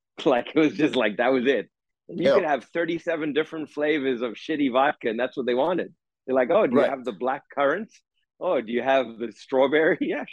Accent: South Africa; I mean, I grew up in South Africa. You start drinking scotch way before you probably legally should.

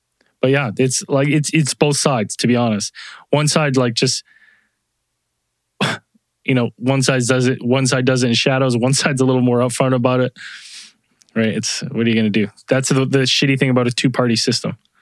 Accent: Canada; It doesn't affect me as a Canadian.

